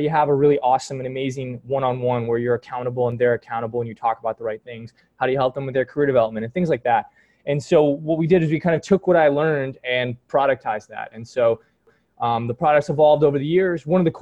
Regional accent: East Coast, United States; also born or lived in San Francisco; now in New York City, United States; I was previously living in San Francisco, decided to make the move back to the East Coast where I'm from

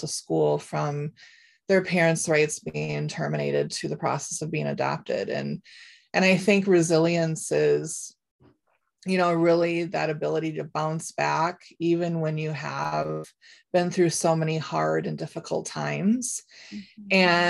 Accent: Minnesota, United States; now in Wisconsin, United States; and I come to you from the state of Wisconsin. I'm a transplant from Minnesota

